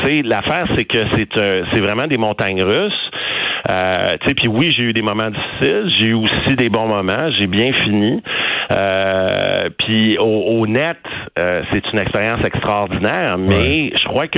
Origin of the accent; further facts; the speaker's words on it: Montreal, Quebec, Canada; Regardez, je suis Montréalais, je suis né à Montréal, à Montréal, je travaille, puis je vis là.